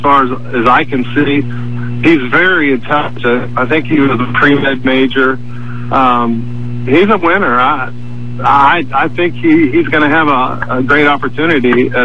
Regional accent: Houston, Texas, United States; now in Austin, United States; I live in Austin now. I'm from Houston. That's where I went to high school.

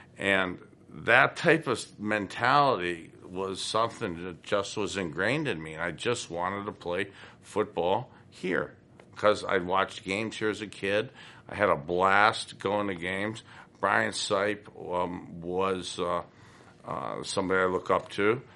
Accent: Youngstown, Ohio, United States; growing up in Youngstown, being a Browns fan, wanting to play here

